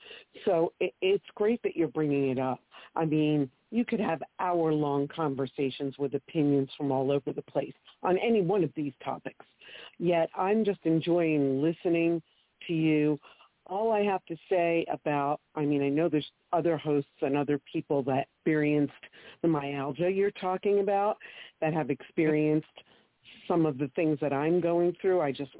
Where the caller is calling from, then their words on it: New Jersey, United States; I'm calling from New Jersey